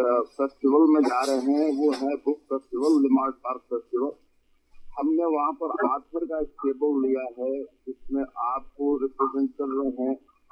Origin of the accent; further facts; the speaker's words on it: Pakistan; میں پاکستان سے تعلق رکھتا ہوں تو پاکستان میں بہت سارے لوگوں کو یہ بک دی جائے پڑھنے کے لیے